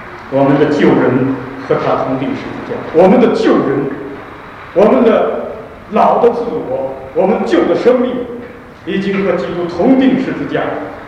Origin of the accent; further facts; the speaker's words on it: China; 大陆来的人，我是大陆来的人